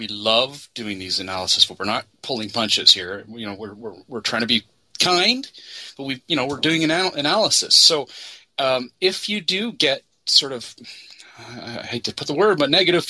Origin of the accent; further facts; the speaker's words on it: Canada; and we're so Canadian, aren't we?